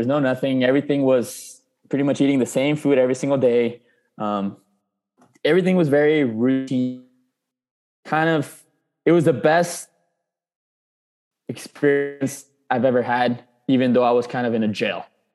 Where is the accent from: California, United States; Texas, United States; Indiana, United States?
Texas, United States; El Paso; I started since I was 5 years old playing here in, I'm from El Paso, Texas. So this is where I played my entire life. And then I went out to play in Phoenix, Arizona, a university out there.